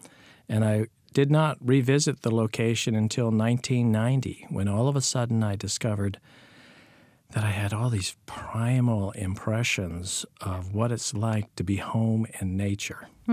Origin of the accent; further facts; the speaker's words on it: California, United States; also born or lived in Hawaii / Washington, D.C. / Seattle / San Francisco; As a child, I was a member of a military family, started out in Southern California, then went on to Hawaii, then back to California before going to Washington, D.C., Seattle, San Francisco